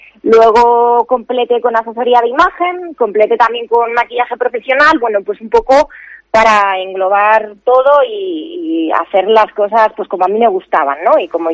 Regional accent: Vitoria, Basque Country, Spain; now in Pamplona, Spain; yo llevo aquí ya unos 16 años, más o menos, soy de Vitoria, me conocí al que hoy es mi marido en Pamplona, en San Fermín, y bueno, pues me vine aquí.

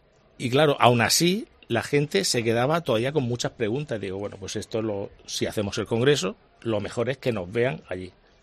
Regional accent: Murcia, Region of Murcia, Spain; ¿de dónde sois? De Murcia

